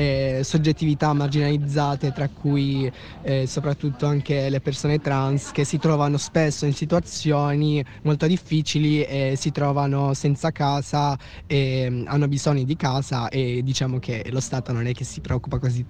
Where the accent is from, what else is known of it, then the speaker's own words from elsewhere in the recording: Bari, Apulia, Italy; perché noi siamo di Bari